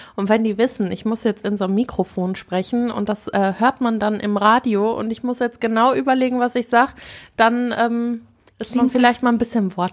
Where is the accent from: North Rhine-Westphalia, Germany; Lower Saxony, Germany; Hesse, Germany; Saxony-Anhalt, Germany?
North Rhine-Westphalia, Germany; Herne; Wir kommen nicht ursprünglich aus Essen, wir kommen aus Herne ursprünglich.